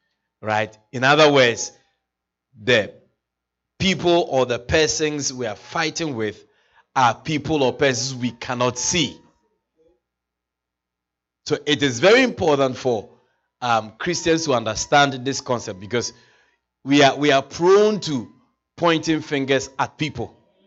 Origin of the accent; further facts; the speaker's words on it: Ghana; growing up in West Africa, Ghana and all this, you hear all kinds of stories.